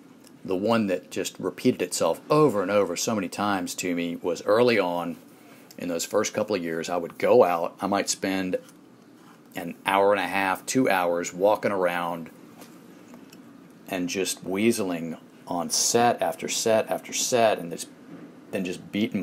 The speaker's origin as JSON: {"language": "English", "country": "United States", "accent": "American", "said": "As you can tell from my sexy American accent, I am from the U.S. I'm 50 years old."}